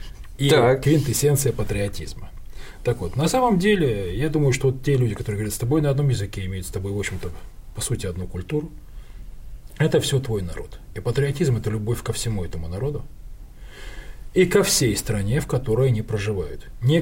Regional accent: Kharkiv, Kharkiv Oblast, Ukraine; also born or lived in Khabarovsk, Russia / Petropavl, Kazakhstan / Ganja, Azerbaijan; А я человек советский. То есть я жил в Харькове, я родился в Хабаровске, я жил, кстати, в Северном Казахстане, это вот Петропавловск-Казахский, жил в Кировабаде, это нынешняя Гянджа. Но их я, правда, уже не помню совершенно. Но вот Харьков помню хорошо

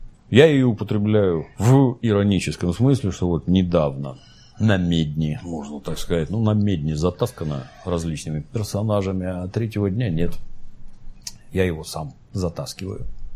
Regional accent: Ukraine; Я родился на Украине, там же в школу пошел. Украинский язык принудительно начинали изучать со второго класса.

